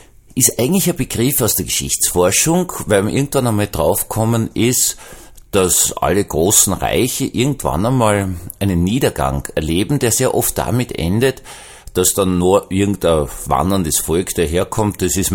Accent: Austria; Jetzt darf ich als Österreicher sagen

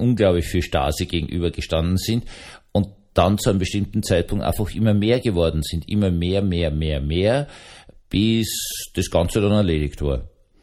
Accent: Austria; Ihr habt einen sehr, sehr, sehr guten Zwischenraum, würde ich mal sagen, als Österreicher zwischen Aufarbeitung und Nichtverfolgung gefunden.

